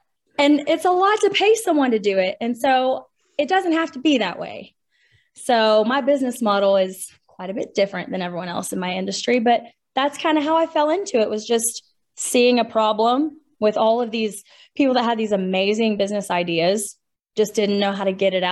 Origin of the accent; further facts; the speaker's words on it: Texas, United States; You know, I'm from West Texas and word of mouth is everything.